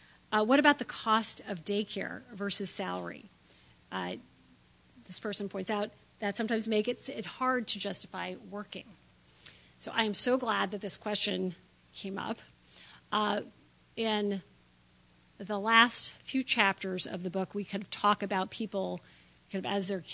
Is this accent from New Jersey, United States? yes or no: no; Washington, District of Columbia, United States; I grew up in Washington, D.C. in the 70s.